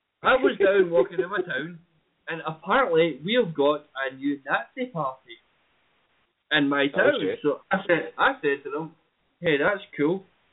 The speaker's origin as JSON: {"language": "English", "region": "Scotland", "country": "United Kingdom", "said": "I take second place because I'm Scottish, and you people kind of get that."}